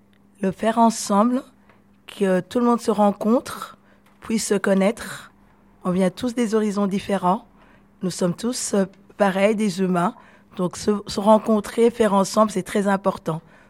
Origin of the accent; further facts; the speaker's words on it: Burundi; Moi je suis d'origine, je viens d'un pays qui s'appelle le Burundi et mon prénom est plus français. Mais mon nom est plus du coup du Burundi.